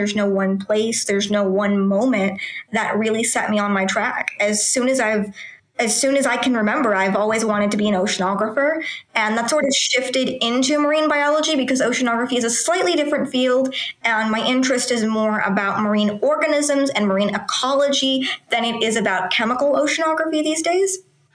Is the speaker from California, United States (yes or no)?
yes; Los Angeles, California, United States; I'm from Los Angeles. I'm currently 14 years of age.